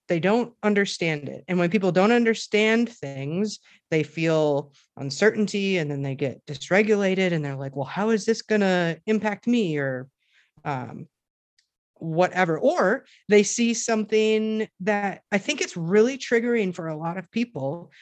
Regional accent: Wisconsin, United States; I have a, so I'm from Wisconsin, but I moved here.

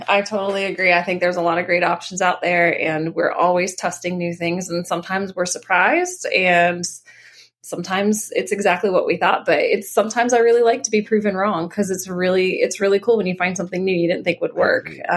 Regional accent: Florida, United States; Like, I come from Florida where we have hurricanes.

